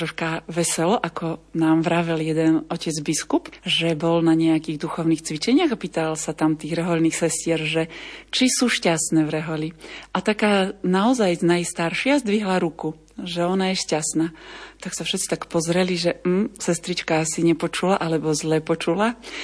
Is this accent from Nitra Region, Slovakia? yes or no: no; Košice, Košice Region, Slovakia; now in Wrocław, Poland; Pochádzam z východu Slovenska, z Košíc